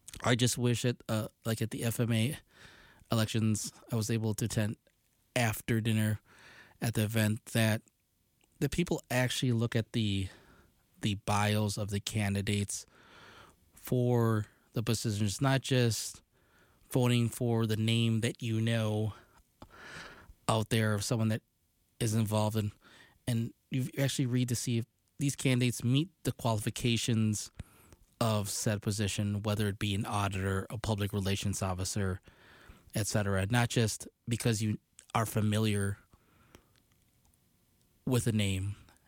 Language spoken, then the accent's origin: English; United States; born there; I've always found it ironic, as a Filipino-American who is born here in the United States